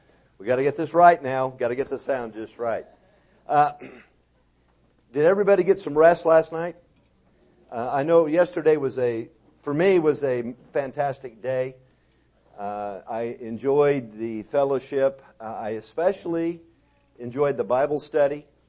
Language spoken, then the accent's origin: English; Texas, United States; I think that what we need to do, since I'm from Texas and I'm learning this thing about, you know, the way you speak in Canada, eh?